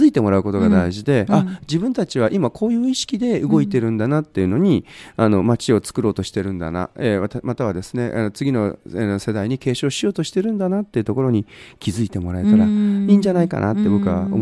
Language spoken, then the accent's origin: Japanese; Tottori, Japan; 僕の郷里ふるさとの鳥取県鳥取市で開催したのよ